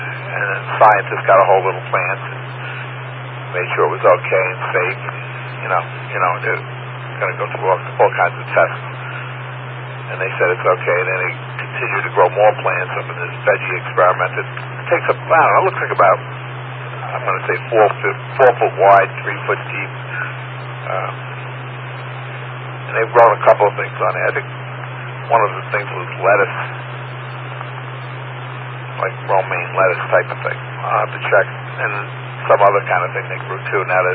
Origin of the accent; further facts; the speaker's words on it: Queens, New York, United States; I grew up in Queens, and there was something about the soil in Queens.